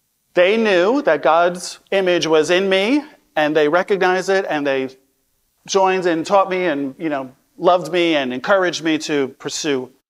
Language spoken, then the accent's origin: English; New York City, New York, United States; So I grew up in Staten Island, New York City, you know that. Conservative, religious parents, right? Fundamentalist. Plymouth Brethren was the name of the denomination.